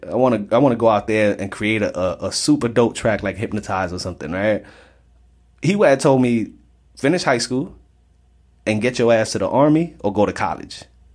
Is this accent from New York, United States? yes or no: yes; South Bronx, New York, United States; So many of you know that I was raised in the South Bronx, birthplace of hip hop.